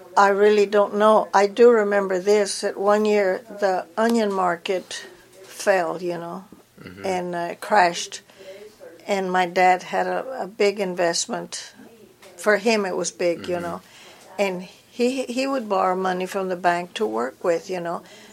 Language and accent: English; Robstown, Texas, United States; So, yes, it was very nice growing up in Robstown.